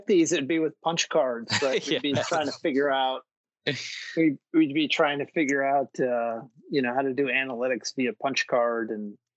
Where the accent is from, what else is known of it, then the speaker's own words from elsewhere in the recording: California, United States; I grew up in California in the 70s and the 80s.